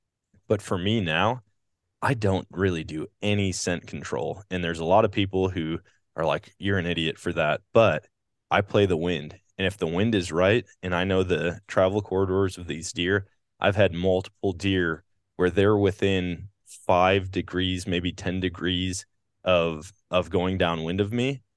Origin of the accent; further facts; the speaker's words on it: Wisconsin, United States; Cause I was the same way, you know, growing up in Wisconsin, I probably look like a fool.